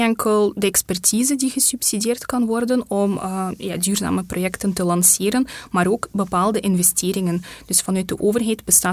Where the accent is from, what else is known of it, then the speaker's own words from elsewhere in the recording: Flanders, Belgium; We zijn in Oost-Vlaanderen gevestigd. Oorspronkelijk ben ik van West-Vlaanderen afkomstig. Maar we hebben de maatschappelijke zetel, maar ook privé zijn we ondertussen verhuisd. Ja. Dus nu zitten we in de Vlaamse Ardennen.